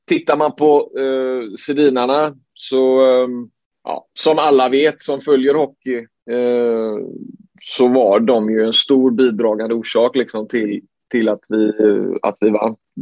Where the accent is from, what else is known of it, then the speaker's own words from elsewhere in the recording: Sweden; som svensk att få spela på hemmaplan inför familj, vänner, svenska fans